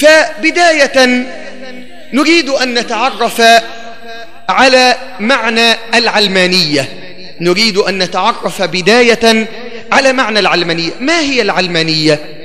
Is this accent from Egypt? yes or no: yes; Egypt; علشان كده التعليم عندنا في مصر للأسف الدين فيه مادة أساسية ولا مادة هامشية؟